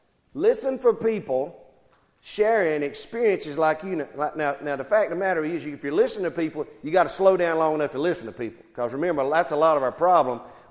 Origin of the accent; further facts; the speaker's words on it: Jonesville, United States; I grew up in Jonesville. I went to Jonesville School. I went to church a lot close to where we lived at.